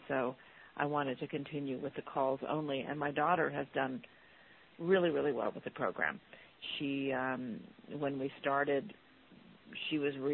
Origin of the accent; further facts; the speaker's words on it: Phoenix, Arizona, United States; I'm from Phoenix, Arizona, and I have a daughter who is in the fourth grade.